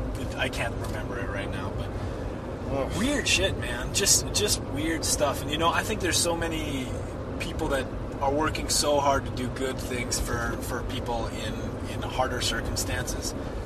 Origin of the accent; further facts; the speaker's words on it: North Dakota, United States; born there; I was born in North Dakota. I'm about as white as you could ever be